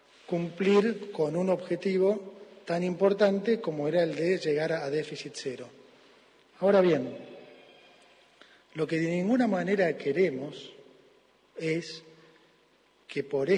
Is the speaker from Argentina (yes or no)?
yes; Argentina; como argentino quiero que pase